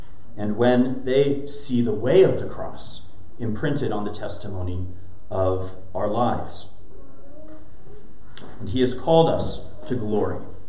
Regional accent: West Coast, United States; I'm from the West Coast. You're supposed to say shore, right? I'll belligerently remain a child of the Pacific Ocean and call it the beach.

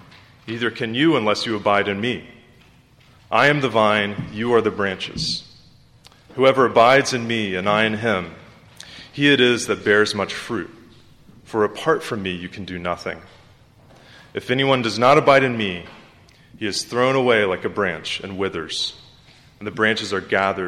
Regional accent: Decatur, Georgia, United States; I knew that I had to bring her down to my hometown, Decatur, Georgia, and have her meet my family and see where I grew up.

